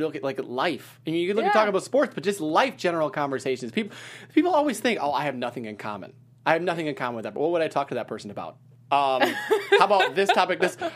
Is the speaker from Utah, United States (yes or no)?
no; Wisconsin, United States; So I grew up in Wisconsin, went to college in Ohio